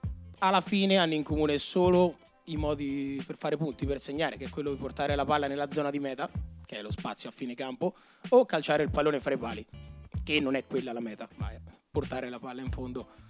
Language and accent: Italian; Terni, Umbria, Italy; siamo tutti e due di Terni, nati e cresciuti a Terni.